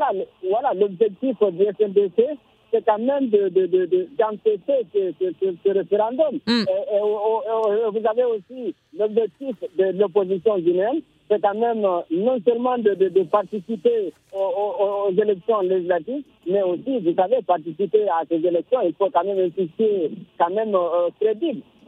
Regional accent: Guinea; En tout cas, pour … tant que Guinéen que je me suis, moi

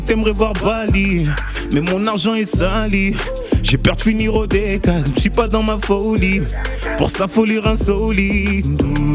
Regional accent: Marseille, Provence-Alpes-Côte d'Azur, France; moved away as an adult; now in Paris, France; En fait, je suis parti de Marseille, pardon, pour les études à la base.

